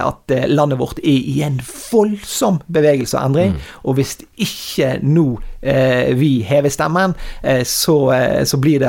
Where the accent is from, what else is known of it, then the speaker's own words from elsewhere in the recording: Vestland, Norway; jeg kommer ned fra Strilalandet her